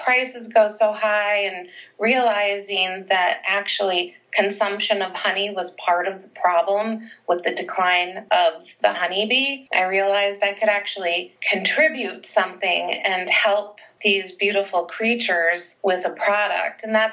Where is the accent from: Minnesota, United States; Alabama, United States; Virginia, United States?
Minnesota, United States; Mound; Mound then was much smaller than Mound now, and we grew up on a lake, and the property was probably more than an acre.